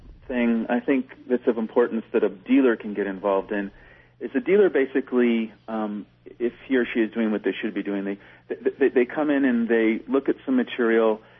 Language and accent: English; Sonoma, California, United States; My mother had written a cookbook, and I grew up in Sonoma, and food and wine, as you can probably imagine, was often discussed.